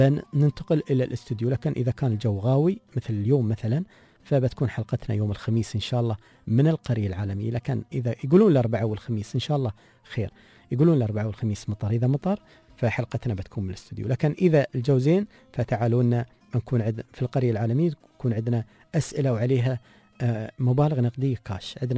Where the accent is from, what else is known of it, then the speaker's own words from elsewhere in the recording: United Arab Emirates; عاصمتنا الغالية أبوظبي دولة الإمارات